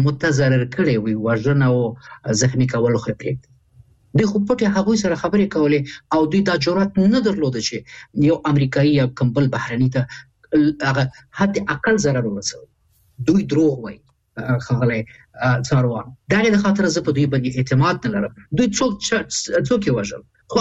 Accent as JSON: {"language": "Pashto", "region": "Kabul", "country": "Afghanistan", "said": "زه د کابل یم،"}